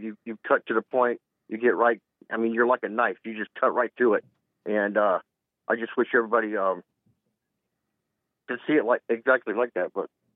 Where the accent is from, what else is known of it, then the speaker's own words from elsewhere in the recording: Mississippi, United States; also born or lived in Alabama; Of course, I was raised in Mississippi and Alabama.